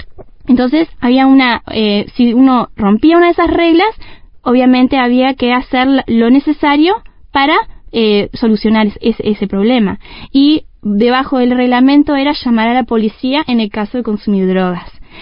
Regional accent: Uruguay; éramos un grupo de dos, quizá uruguayos en el grupo de drama

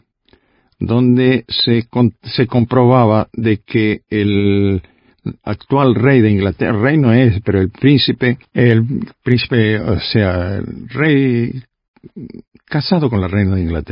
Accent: Salto, Uruguay; born there; doble nacionalidad, porque también tengo la nacionalidad uruguaya por parte de madre. Nací en un consulado brasileño en la ciudad de Salto

